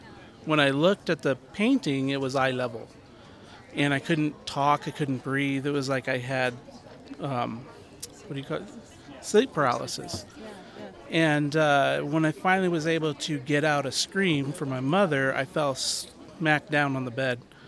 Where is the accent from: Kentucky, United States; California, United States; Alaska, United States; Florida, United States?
California, United States; San Diego; I'm from San Diego, California.